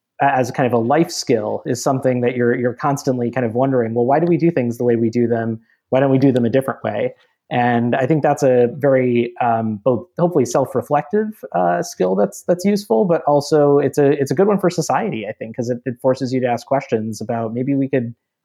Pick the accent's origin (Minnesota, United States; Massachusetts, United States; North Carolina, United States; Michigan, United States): Minnesota, United States; also born or lived in Georgia, United States; You know, I grew up largely in Minnesota and Georgia